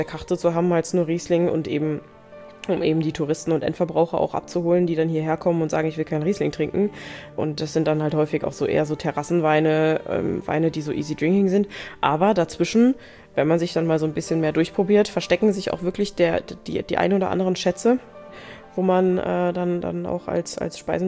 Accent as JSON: {"language": "German", "town": "Brauneberg", "region": "Rhineland-Palatinate", "country": "Germany", "tie": "born or raised there", "also_born_or_lived": "Traben-Trarbach", "said": "Ich bin in Traben-Trarbach ursprünglich mal geboren, dann bin ich ganz viel umgezogen, und als meine Mama zum zweiten Mal geheiratet hat, dann nach Brauneberg als Kind, und da bin ich dann groß geworden und aufgewachsen."}